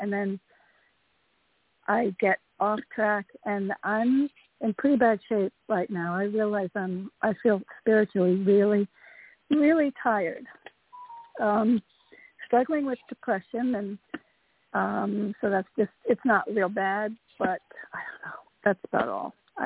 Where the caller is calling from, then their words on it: Connecticut, United States; from Connecticut.